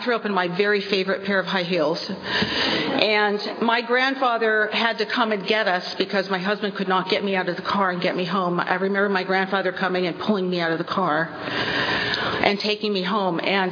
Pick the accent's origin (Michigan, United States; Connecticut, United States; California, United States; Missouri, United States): California, United States; Venice Beach; I grew up in Venice Beach, California, and I want to tell you this. When I was a little girl, there were only winos, and there were no women winos.